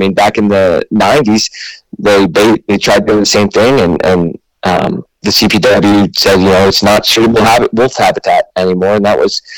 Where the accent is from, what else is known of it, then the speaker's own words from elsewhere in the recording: Pennsylvania, United States; So I'm originally from Pennsylvania. I was born and raised there. Went to Penn State.